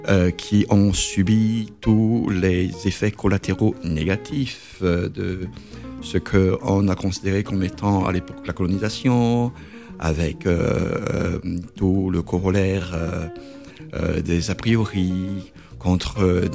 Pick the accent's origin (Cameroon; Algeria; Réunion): Cameroon; moved away as an adult; also born or lived in Côte d'Ivoire; parce que je suis originaire du Cameroun.